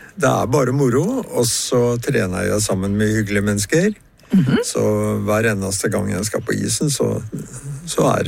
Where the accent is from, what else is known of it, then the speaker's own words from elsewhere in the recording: Larvik, Vestfold, Norway; 18, 19, 20, 21-årsalderen i Larvik. Jeg var lærer der nede, mm-hmm. Er der jeg kommer fra i området.